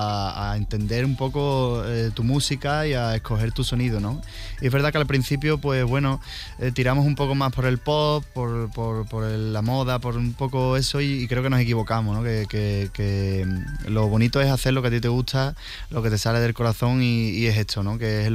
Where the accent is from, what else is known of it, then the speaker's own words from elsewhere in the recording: Sanlúcar de Barrameda, Andalusia, Spain; Al final, mi tierra, Sanlúcar de Barrameda, que eso es un paraíso